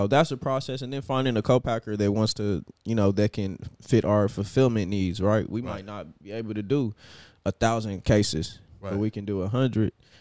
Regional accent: Inglewood, California, United States; You know, and they live in, I'm from Inglewood, blah, blah, blah.

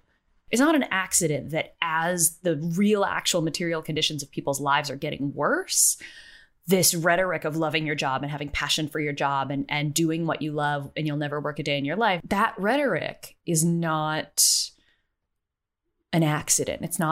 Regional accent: United States; I'm American, so most of my sort of background on this is American

